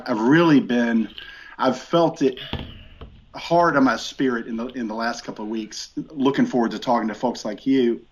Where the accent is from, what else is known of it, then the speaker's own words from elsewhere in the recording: the South, United States; I had an addiction to chewing tobacco because I grew up here in the South, and that's what you did.